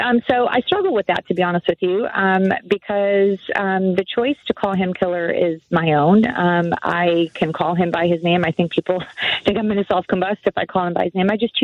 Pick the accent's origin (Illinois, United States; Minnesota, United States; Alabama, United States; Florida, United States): Illinois, United States; Chicago; also born or lived in Buffalo Grove; We grew up in Chicago and Buffalo Grove, so we talked to some of his friends from junior high and high school.